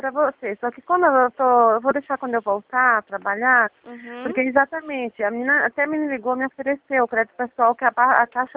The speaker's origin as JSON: {"language": "Portuguese", "town": "Mairiporã", "region": "São Paulo", "country": "Brazil", "said": "Que eu sou daqui de Mariporã."}